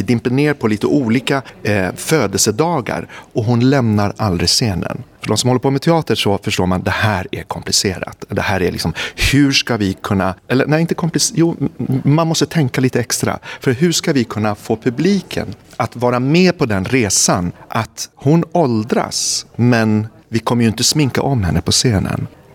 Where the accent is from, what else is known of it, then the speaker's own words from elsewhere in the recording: Stockholm, Stockholm County, Sweden; Jag är uppvuxen i Stockholm. Varje sommar åkte vi till den här holmen i Pargas.